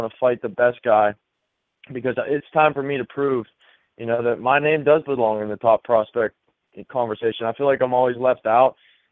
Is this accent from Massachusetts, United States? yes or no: no; Pittsburgh, Pennsylvania, United States; I was a Pittsburgh kid in Mansfield, and I felt like I was in my hometown.